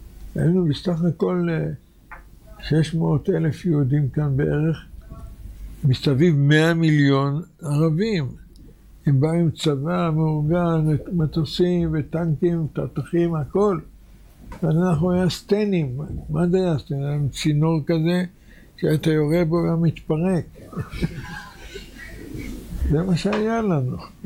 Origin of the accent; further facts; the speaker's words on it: Tel Aviv, Tel Aviv District, Israel; אני דרך אגב נולדתי במלחמת העולם השנייה. בתחילת המלחמה, בזמן המלחמה הייתי בן 8, ילד בן 8. גרתי בתל אביב, עליה תחנה המרכזית